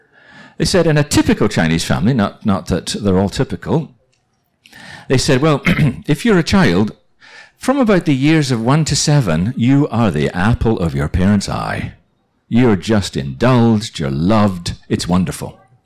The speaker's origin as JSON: {"language": "English", "region": "Northern Ireland", "country": "United Kingdom", "tie": "born or raised there", "said": "Although I was raised in Northern Ireland, I'm actually a Scot."}